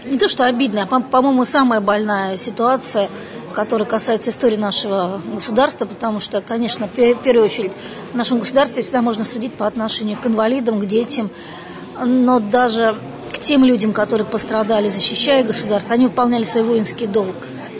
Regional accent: Moscow, Russia; Я из Москвы … понятно, что когда-то, мой дедушка, он, в общем, с Урала.

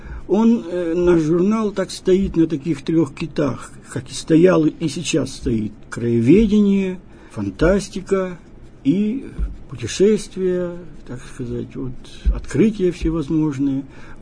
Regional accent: Serov, Sverdlovsk Oblast, Russia; Родился я в Рязанской области, но жил там буквально несколько месяцев, а потом с мамой переехал на север Свердловской области, в город Серов. Тогда еще он назывался Надеждинском. Вот. И потом долгое время там жил.

